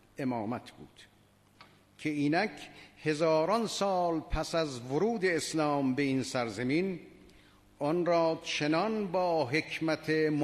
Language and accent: Persian; Iran; ما ایرانی هستیم و مسلمان و دوستدار اهل بیت.